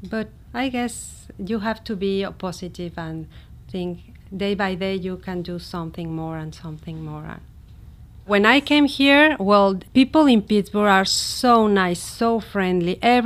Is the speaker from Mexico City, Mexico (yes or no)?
yes; Mexico City, Mexico; English is a second language; I come from Mexico City and I born in April 12, 1963.